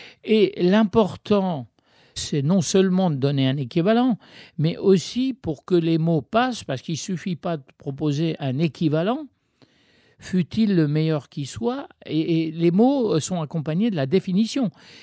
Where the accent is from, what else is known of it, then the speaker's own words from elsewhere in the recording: Baghdad, Baghdad Governorate, Iraq; French is a second language; je suis né à Bagdad d'un père anglais et jusqu'à l'âge de 10 ans, à l'école, c'était l'arabe et l'anglais, parce que c'était une colonie britannique, l'Irak. Et donc, ce n'est qu'à l'âge de 10 ans que j'ai eu la chance d'apprendre le français